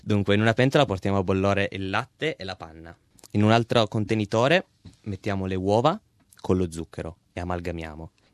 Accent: Turin, Piedmont, Italy; Sì, sono di Torino

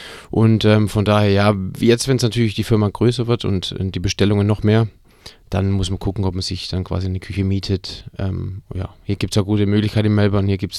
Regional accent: Bavaria, Germany; born there; ich als geborener Franke mache natürlich ein fränkisches Restaurant

